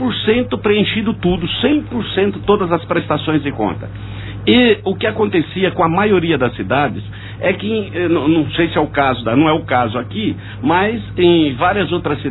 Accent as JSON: {"language": "Portuguese", "town": "Piracicaba", "region": "São Paulo", "country": "Brazil", "said": "eu vou citar um exemplo da cidade que eu moro, Piracicaba, que eu sou de Piracicaba."}